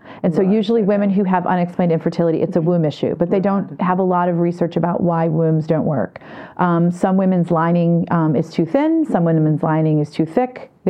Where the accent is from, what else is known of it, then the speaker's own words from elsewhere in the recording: Michigan, United States; In my home state of Michigan, as I explained earlier